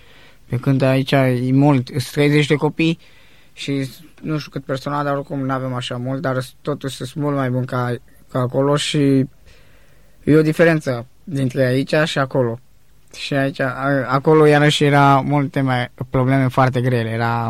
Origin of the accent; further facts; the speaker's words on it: Oltenia, Romania; am crescut și mai ales că am crescut în Oltenia